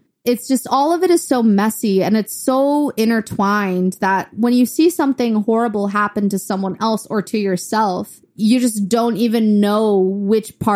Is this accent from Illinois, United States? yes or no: yes; Downers Grove, Illinois, United States; born there; I was born in Downers Grove, Illinois.